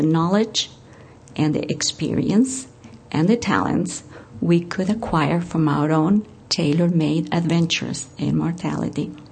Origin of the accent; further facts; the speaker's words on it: Uruguay; moved away as an adult; also born or lived in Spain; now in United States; I was born in Spain. I had moved in my pre-teenage years with my parents to Uruguay. And in my college years, I had taken up residency in the United States under trying and difficult circumstances.